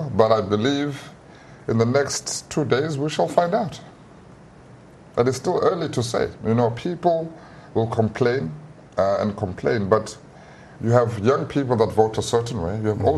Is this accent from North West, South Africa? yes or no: no; Johannesburg, Gauteng, South Africa; I'm also from Johannesburg, and I'm 36 years old, so it's that age group that's just outside of the millennials.